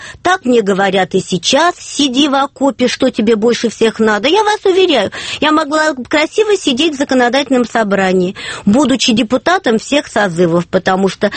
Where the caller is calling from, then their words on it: Saint Petersburg, Russia; Я из Петербурга, Валентин. Добрый вечер